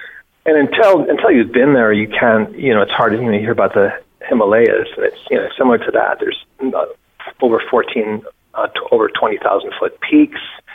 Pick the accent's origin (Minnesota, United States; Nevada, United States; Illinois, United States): Nevada, United States; also born or lived in Southern California; I actually grew up in Nevada, and you know, I grew up in Nevada in Southern California